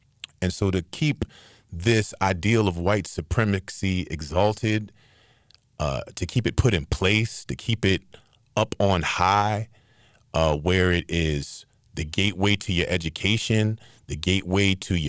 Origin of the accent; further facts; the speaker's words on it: Virginia, United States; also born or lived in North Carolina; like I grew up in Northern Virginia and a big part of North Carolina.